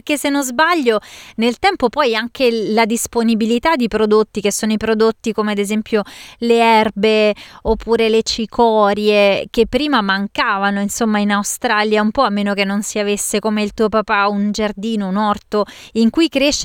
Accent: Rome, Lazio, Italy; Io, come romana, per noi la cicoria ripassata è un contorno amatissimo

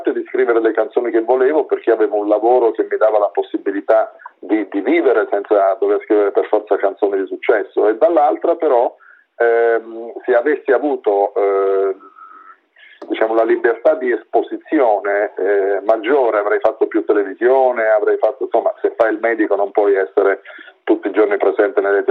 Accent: Penne, Abruzzo, Italy; Io sono di Penne, provincia di Pescara

